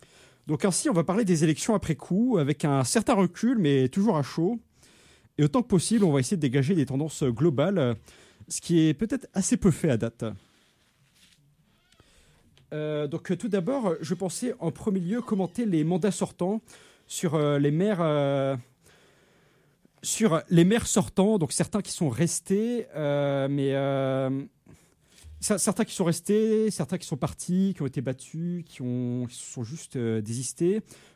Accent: France; now in Canada; C'est en tant que Français, un avis personnel, c'est une comparaison que je me suis souvent faite depuis que je suis ici.

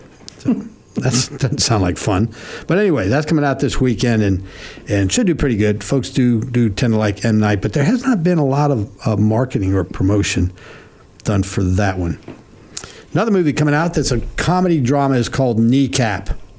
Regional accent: Ireland; first language en; Which, by the way, is my native tongue, and I'm Irish.

